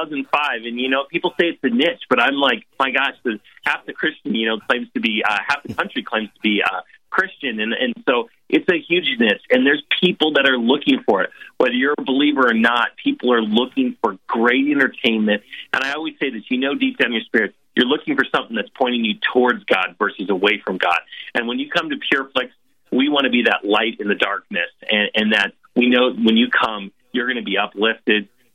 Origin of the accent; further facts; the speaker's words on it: Scranton, Pennsylvania, United States; I grew up in Scranton, of all things.